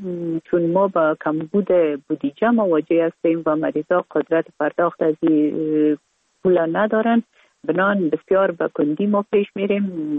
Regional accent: Kabul, Afghanistan; born or raised there

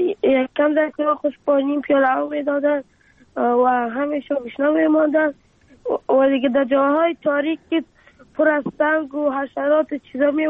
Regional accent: Afghanistan

